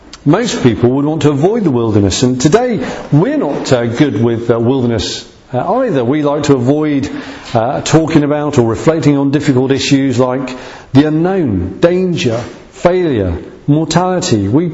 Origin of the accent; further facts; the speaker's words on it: United Kingdom; We're British, aren't we?